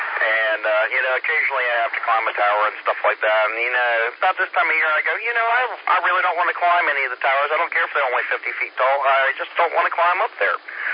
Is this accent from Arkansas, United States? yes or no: no; Greenville, Georgia, United States; also born or lived in Savannah / Central Florida; In Greenville. Spent, I don't know, a few years in Savannah and about 10 years in Central Florida, not Orlando, Space Coast.